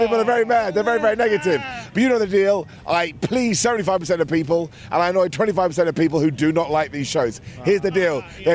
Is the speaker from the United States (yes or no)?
no; United Kingdom; I'm a British guy. I know what strep throat is.